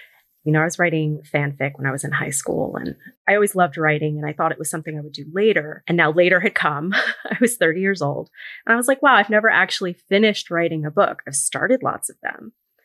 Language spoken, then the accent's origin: English; New York City, New York, United States; I grew up in New York City, but I'm very close with some of my cousins in California.